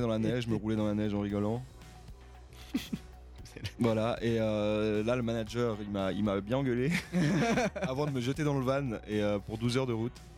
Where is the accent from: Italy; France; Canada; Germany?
Germany; je suis allemand, je ne sous-estime jamais un allemand